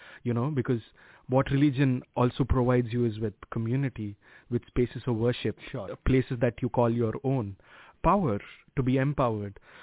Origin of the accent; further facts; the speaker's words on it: Andhra Pradesh, India; especially from where I come from Andhra Pradesh in India, the southern part of India.